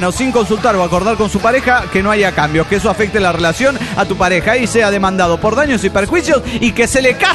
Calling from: Guadalajara, Jalisco, Mexico; de Guadalajara, Jalisco, México.

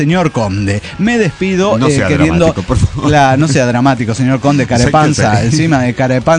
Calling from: Tulancingo, Hidalgo, Mexico; Soy el zapatista de Tulancingo, Hidalgo.

